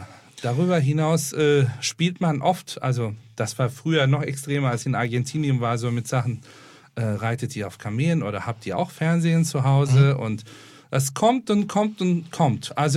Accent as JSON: {"language": "German", "region": "Istanbul", "country": "Turkey", "said": "ich komme aus Istanbul"}